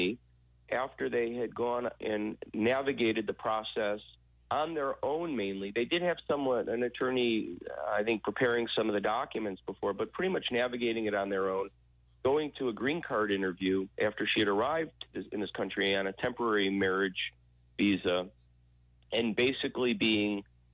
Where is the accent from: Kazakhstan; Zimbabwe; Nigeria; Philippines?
Philippines; now in United States; thinking, why would they register me, invite me if I was ineligible, seeing I'm a Filipino citizen